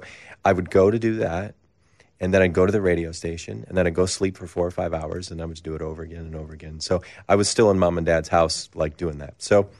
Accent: Michigan, United States; I grew up on Chicago radio, even though I grew up in Michigan. I was near the lake, so all the signals would bounce off the water.

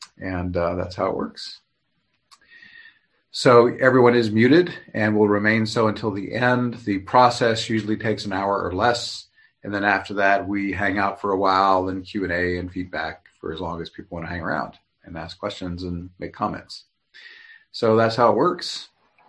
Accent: Oklahoma, United States; Wonker jawed is a word I learned growing up in Oklahoma.

